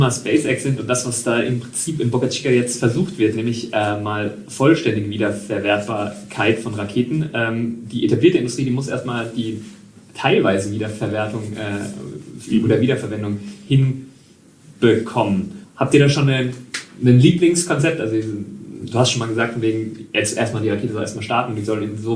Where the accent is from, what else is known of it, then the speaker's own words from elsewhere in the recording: Germany; wir sind ja beide Deutsche